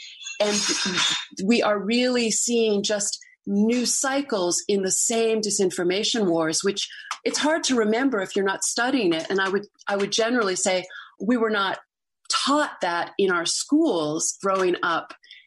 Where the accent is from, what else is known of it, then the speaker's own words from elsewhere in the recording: Hollywood, California, United States; I grew up in Hollywood, the daughter of a writer who was very conservative in the 1960s.